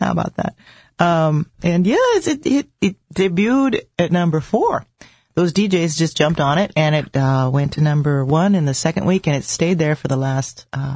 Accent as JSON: {"language": "English", "town": "San Rafael", "region": "California", "country": "United States", "said": "A small town called San Rafael. It's San Rafael, they call it there. Yeah. It's about 20 minutes north of San Francisco."}